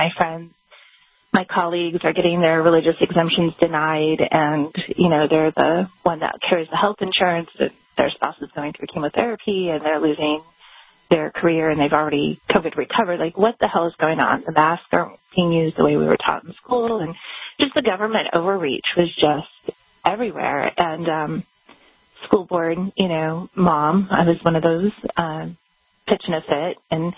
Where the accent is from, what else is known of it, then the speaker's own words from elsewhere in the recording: California, United States; now in New Hampshire, United States; I moved to New Hampshire from Southern California, actually, in 1998.